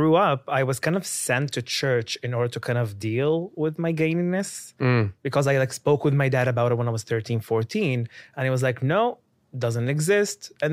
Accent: South Lebanon, Lebanon; But I come from the South. We are farmers from the South. So it's much more difficult in the South.

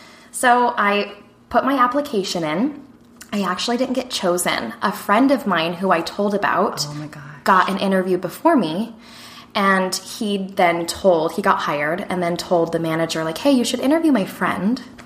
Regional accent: Colorado, United States; moved away; So I'm from Colorado originally and moved to Arizona for school.

